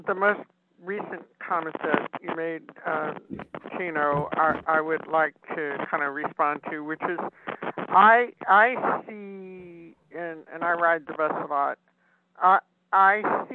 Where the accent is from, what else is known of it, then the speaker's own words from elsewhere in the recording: San Francisco, California, United States; I do know when I was growing up in San Francisco, the police would be on the street